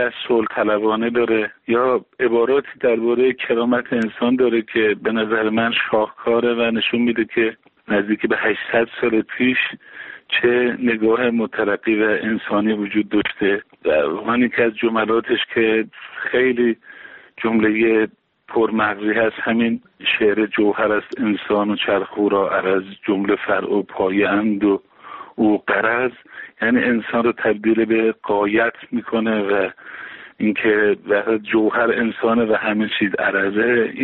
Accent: Iran; برای من به عنوان یک ایرانی

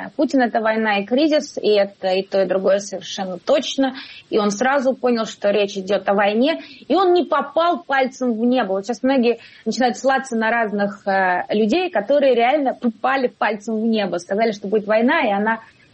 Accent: Russia; moved away as an adult; я уехала из России в 2015 году

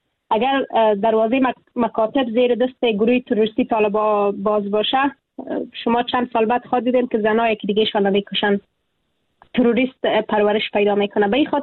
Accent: Afghanistan; moved away

